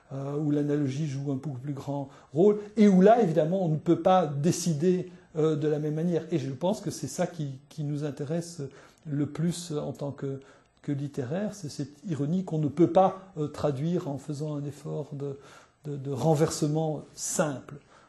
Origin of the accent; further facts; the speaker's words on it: Belgium; parce que je ne suis pas français, je suis belge